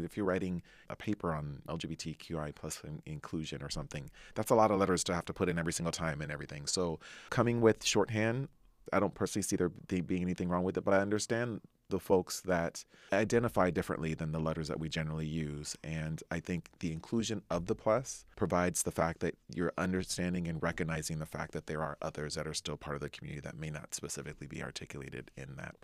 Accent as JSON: {"language": "English", "town": "Anaheim", "region": "California", "country": "United States", "tie": "born or raised there", "said": "I grew up in Anaheim, California."}